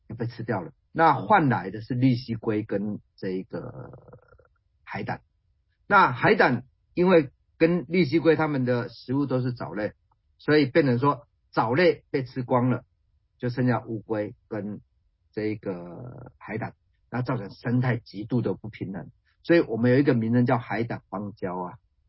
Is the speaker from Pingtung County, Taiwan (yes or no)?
yes; Xiaoliuqiu, Pingtung County, Taiwan; born there; 这是一个我出生的地方，我当然有义务要在这个地方能够去关注到这个地方的成长